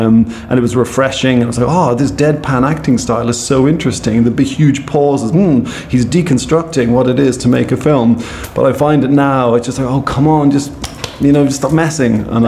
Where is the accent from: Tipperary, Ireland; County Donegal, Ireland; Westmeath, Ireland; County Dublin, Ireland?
County Dublin, Ireland; Dublin; Although I'm from Dublin, I couldn't understand. I know that area.